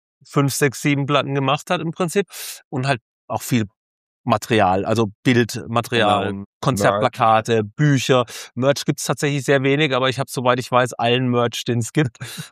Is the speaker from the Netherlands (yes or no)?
no; Karlsruhe, Baden-Württemberg, Germany; Aber letzte Woche als Karlsruher... War eine harte Woche in Karlsruhe.